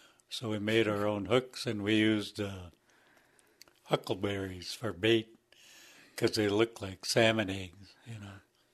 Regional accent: Kasaan, Alaska, United States; also born or lived in Tatitlek; So I was born up in Tetitlik, Alaska, which is in Prince William Sound.

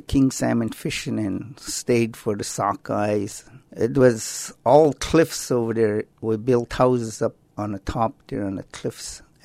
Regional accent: Klukwan, Alaska, United States; I come from the Thunderbird House in Klukwan.

